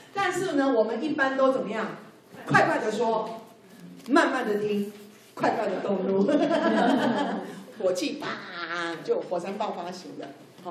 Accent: Taiwan; 我有国语啊，那也我台湾人呢，台语啊，英文啊，土语啊

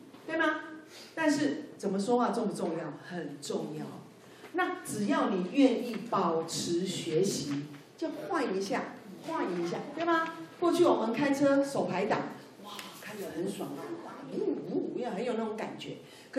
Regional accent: Taiwan; 我有国语啊，那也我台湾人呢，台语啊，英文啊，土语啊

